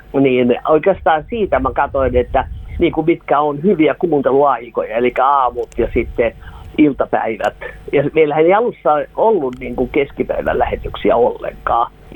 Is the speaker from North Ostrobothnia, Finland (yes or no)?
no; Uusimaa, Finland; now in Vaasa, Finland; Minä olen pääkaupunkiseudulta kotoisin, mutta tulin sitten Varta Vasten Radio Vaasaa perustamaan Vaasaan, vaikka se nyt ollut ihan niinkään. Me muutettiin sinne mun miehen takia, kun hän ei osannut yhtään suomea.